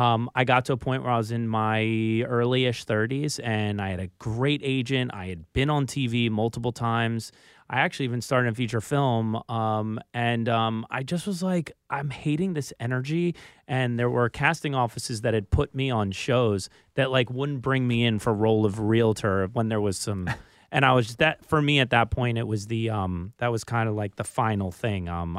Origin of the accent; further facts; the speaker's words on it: Philadelphia, Pennsylvania, United States; But yeah, I mean, because I was from Philly and my sphere of influence were poor actors and restaurant people